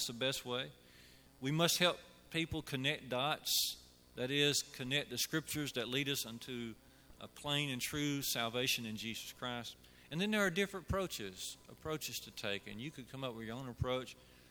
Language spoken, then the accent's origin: English; Jasper, United States; I grew up in Jasper